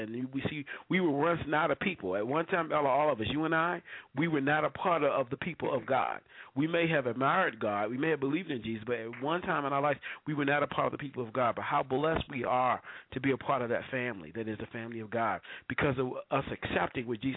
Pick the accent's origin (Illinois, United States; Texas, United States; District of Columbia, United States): District of Columbia, United States; Washington; coming from growing up in Washington, D.C., where all my siblings and my brothers and sisters are